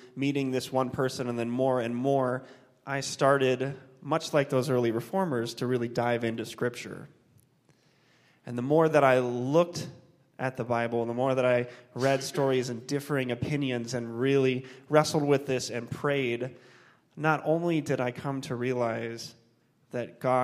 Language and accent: English; Nebraska, United States; Growing up in Nebraska, my understanding of the LGBT community only came from what I saw in the media